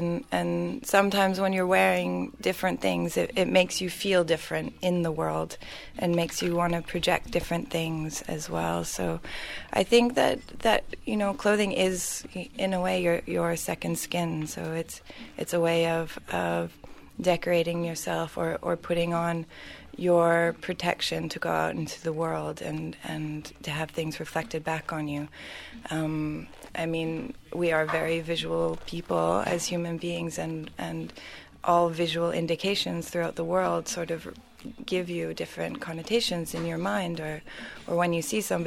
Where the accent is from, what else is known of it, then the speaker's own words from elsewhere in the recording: Edmonton, Alberta, Canada; I'm originally from Canada, from Edmonton, and I started making clothing at a young age